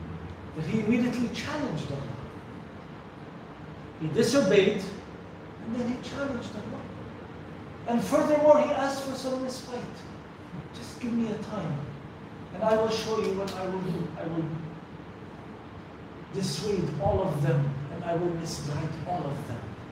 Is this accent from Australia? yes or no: no; Syria; I'm originally from Syria.